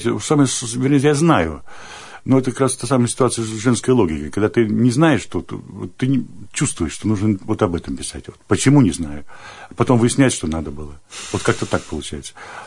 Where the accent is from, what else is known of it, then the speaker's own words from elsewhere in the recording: Kemerovo Oblast, Russia; born there; now in Tomsk, Russia; Я родился в Кузбассе, учился в Кемерово. Потом приехал в Томск, с Томска был призван в армию, вернулся я опять в Томск